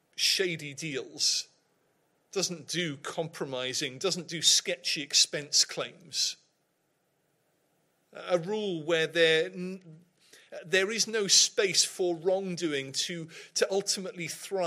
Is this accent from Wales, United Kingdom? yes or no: yes; Cardiff, Wales, United Kingdom; My hometown football team, Cardiff City, got relegated last season.